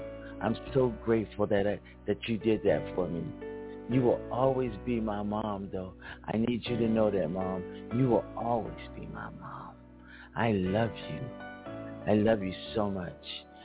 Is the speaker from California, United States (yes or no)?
no; Philadelphia, Pennsylvania, United States; And I'm from Philly.